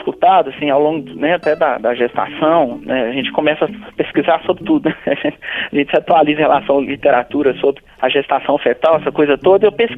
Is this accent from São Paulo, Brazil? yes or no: no; Uberaba, Minas Gerais, Brazil; e faz remissão a Uberaba, minha cidade natal